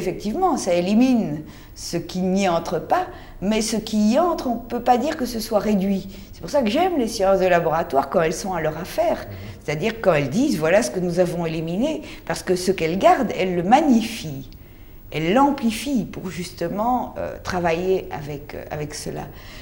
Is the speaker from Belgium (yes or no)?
yes; Brussels, Belgium; je suis belge et même bruxelloise.